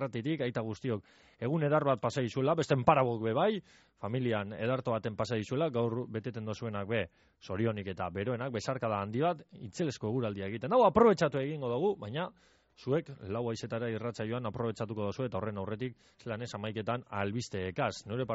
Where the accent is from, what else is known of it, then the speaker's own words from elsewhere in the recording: Basque Country, Spain; eta gu euskaldunak gara.